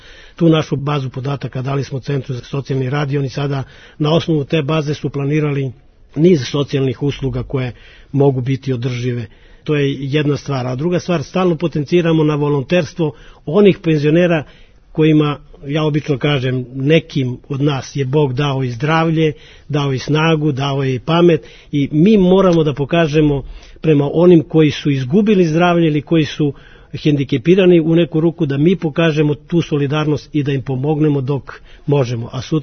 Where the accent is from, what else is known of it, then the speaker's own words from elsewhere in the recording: Niš, Southern and Eastern Serbia, Serbia; Mi iz Niša smo u više navrata odnosili prvo mesto u šahu.